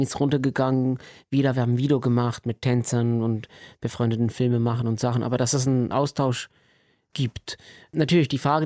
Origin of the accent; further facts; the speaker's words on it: Switzerland; first language Swiss German; Ich bin Schweizer. Ich rede ganz anders Hochdeutsch, wenn ich mir nicht Mühe gebe.